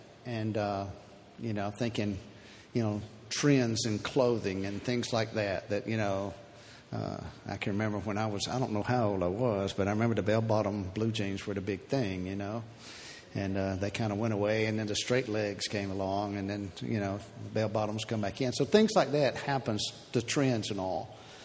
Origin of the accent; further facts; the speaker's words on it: Wrens, Georgia, United States; There's a little Facebook group called Remembering Wrens, which is the town that I grew up in.